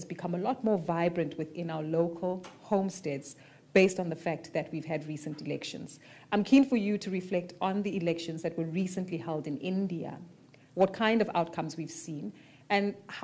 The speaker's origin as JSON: {"language": "English", "country": "South Africa", "said": "I come from South Africa, a country that has only experienced 30 years of democracy"}